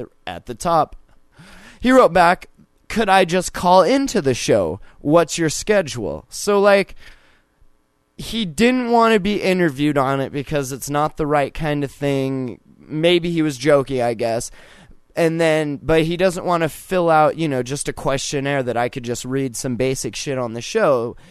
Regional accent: Lancaster, California, United States; born there; now in Montana, United States; We live in Montana, but I was born in California in Lancaster.

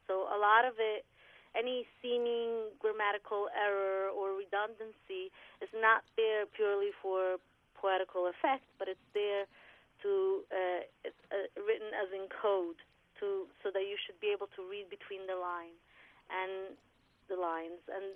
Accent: Italy; moved away as an adult; also born or lived in New York; now in Davis, United States; I grew up in Italy, I got married, I moved to New York, and then we moved to Davis, California, where my husband and I work with the Jewish community and the university.

